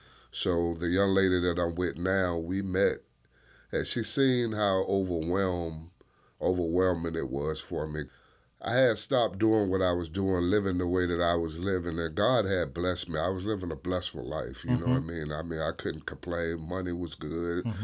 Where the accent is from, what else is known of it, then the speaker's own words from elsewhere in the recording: Norfolk, Virginia, United States; now in Allentown, United States; I grew up in Norfolk with both parents.